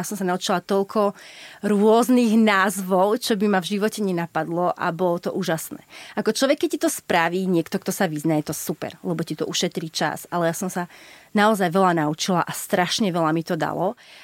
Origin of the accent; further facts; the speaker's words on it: Považská Bystrica, Trenčín Region, Slovakia; bo je to moje rodné mesto